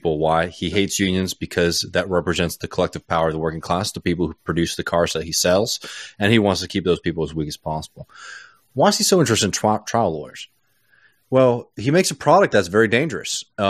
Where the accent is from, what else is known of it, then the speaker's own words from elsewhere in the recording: Texas, United States; just as a Texan, I gotta say that, like, you know, Texas has like a good history of people standing up against major corporations here